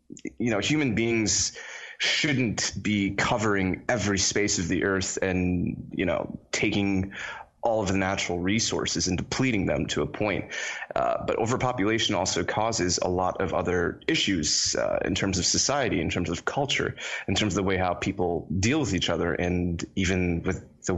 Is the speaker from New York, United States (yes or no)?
no; Florida, United States; also born or lived in Trinidad; I was born in a country called Trinidad. Ah, okay. This is in the Caribbean, and I was raised in Florida, which is why, you know, I sound American.